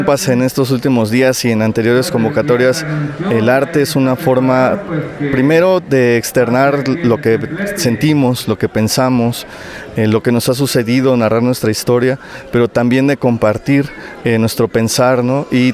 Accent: Veracruz, Mexico; por lo menos de la geografía de donde vengo, Veracruz.

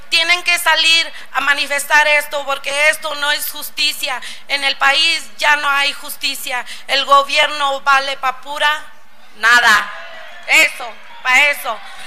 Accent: Ciudad Juárez, Chihuahua, Mexico; Vengo desde Ciudad Juárez

